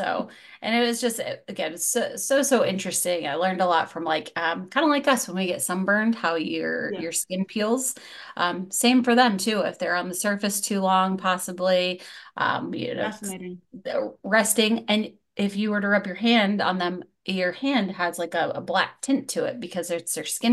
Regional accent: Savannah, Georgia, United States; now in Florida, United States; Well, as a kid, I grew up actually in Savannah, Georgia. So we lived at the beach.

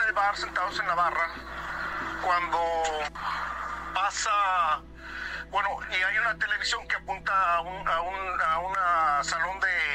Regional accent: United States; nosotros somos americanos, bueno, somos americanos, pero mexicanos, mexicoamericanos.

